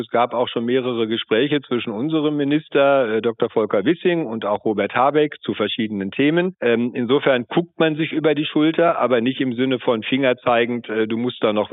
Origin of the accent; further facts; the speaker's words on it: Rhineland-Palatinate, Germany; ich komme aus Rheinland-Pfalz, da machen das viele